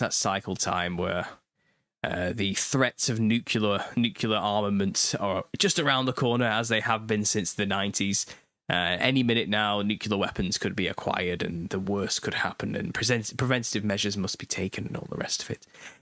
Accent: United Kingdom; I'm British as well.

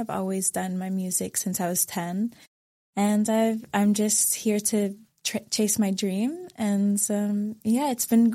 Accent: Rajasthan, India; because I grew up in Rajasthan and they're so traditional there.

